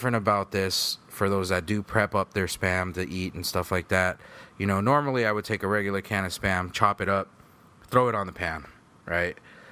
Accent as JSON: {"language": "English", "country": "Philippines", "said": "You know, I'm Filipino. I don't consider Filipinos Asian. I consider them Pacific Islanders."}